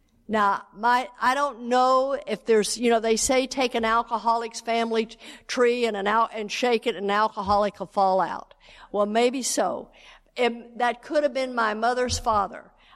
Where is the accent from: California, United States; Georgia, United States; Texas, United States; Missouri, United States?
Texas, United States; in Texas we call it puffing up, because I was born and raised in Texas, where you just kind of puff up.